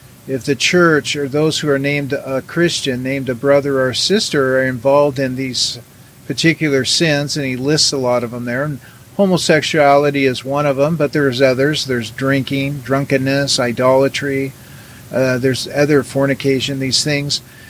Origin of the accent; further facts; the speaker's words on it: Everett, Washington, United States; back in the 90s, in my hometown of Everett, Washington.